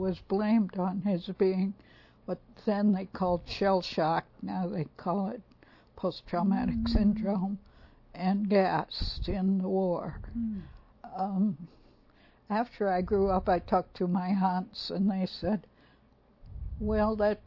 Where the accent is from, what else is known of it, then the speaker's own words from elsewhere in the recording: Iowa, United States; born there; I was born in Iowa on a farm, in a farmhouse.